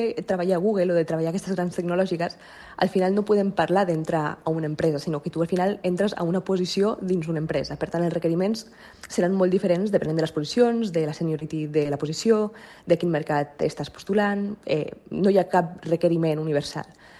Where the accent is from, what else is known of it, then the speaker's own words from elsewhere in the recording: Barcelona, Catalonia, Spain; jo que soc de Barna